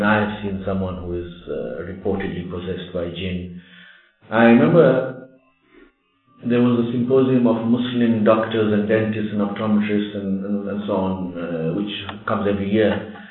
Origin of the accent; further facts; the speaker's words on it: Kenya; one young man who was our friend and we grew up together in Kenya